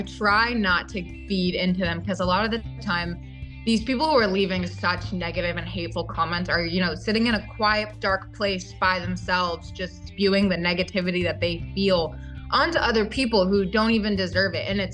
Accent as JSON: {"language": "English", "region": "Virginia", "country": "United States", "moved": "yes", "lives_now": "Los Angeles, United States", "said": "I'm originally from Virginia, and then about 2 or 3 years ago, I moved out to LA to pursue my dreams in social media."}